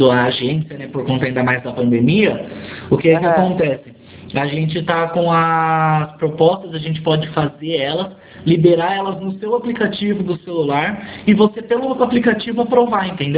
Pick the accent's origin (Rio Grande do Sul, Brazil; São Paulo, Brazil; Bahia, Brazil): São Paulo, Brazil; eu sou de São Paulo.